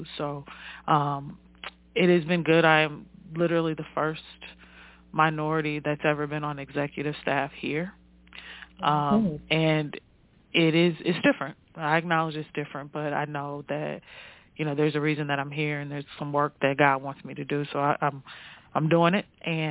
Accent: Ohio, United States; So I am from Ohio originally, like I said.

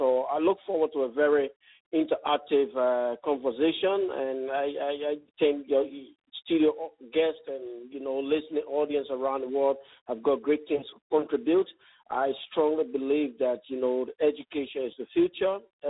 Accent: Yekepa, Nimba County, Liberia; moved away; also born or lived in Guinea; I live and grew up in Yekepa, Nima County, so you know that I'm a Nimbadian. I grew up in Yekepa, Nima County

